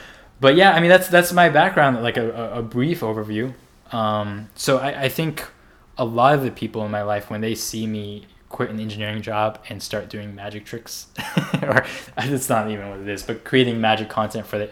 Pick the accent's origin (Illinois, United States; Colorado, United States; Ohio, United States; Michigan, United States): Colorado, United States; also born or lived in North Carolina; I'm from Colorado originally. And then my family ended up moving out to North Carolina later on. But I grew up mainly in Colorado.